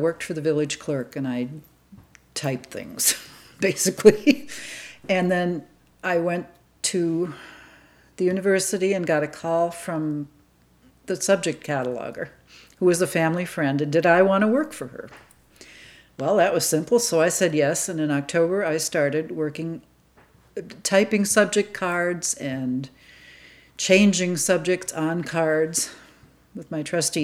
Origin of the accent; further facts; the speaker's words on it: Prairie du Sac, Wisconsin, United States; also born or lived in Madison; I was born in Madison, but I lived my early life in Prairie du Sac, Wisconsin. I'm an only child, and let's see, I went to Sauk Prairie High School